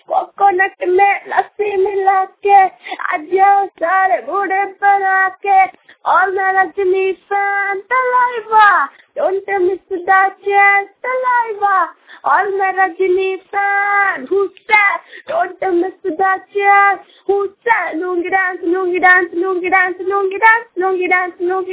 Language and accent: Hindi; Ranchi, Jharkhand, India; मैं झारखंड रांची से हूँ।